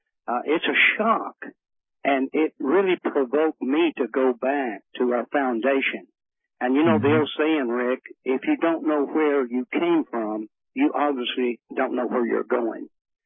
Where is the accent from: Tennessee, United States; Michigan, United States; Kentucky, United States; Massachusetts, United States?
Tennessee, United States; I was born and raised here in East Tennessee, and I still live here.